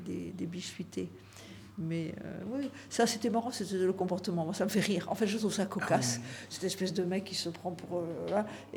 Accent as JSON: {"language": "French", "region": "Southwest France", "country": "France", "tie": "born there", "said": "elle sait que je suis née dans le Sud-Ouest"}